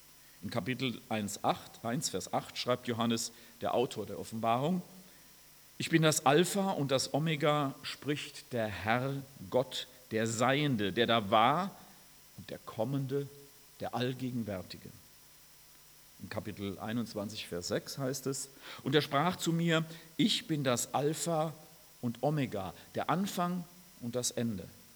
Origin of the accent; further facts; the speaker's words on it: Rhineland-Palatinate, Germany; ich komme aus der Pfalz, ne?